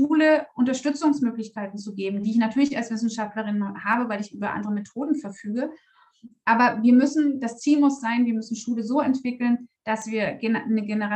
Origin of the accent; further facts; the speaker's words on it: Görlitz, Saxony, Germany; Ich komme leider auch wirklich aus Sachsen, aber nicht aus Dresden, sondern aus Görlitz. Ich bin groß geworden an der deutsch-polnischen Grenze zu Zeiten in den 90er Jahren